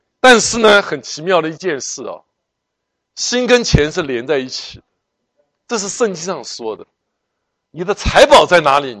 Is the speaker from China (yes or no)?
no; Taiwan; 我生在台湾，长在台湾，然后我生在一个基督徒的家庭，我是第四代，我是第四代